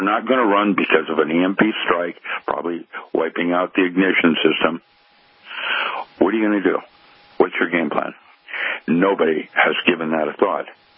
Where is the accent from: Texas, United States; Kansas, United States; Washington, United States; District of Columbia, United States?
Washington, United States; Seattle; I was part, when I grew up in Seattle, I was part of Growing Family.